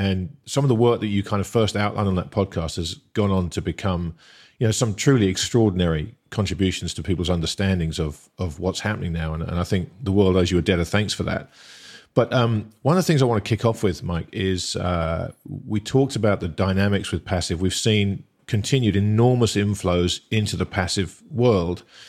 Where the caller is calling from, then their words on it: Sydney, New South Wales, Australia; I am currently in sunny Australia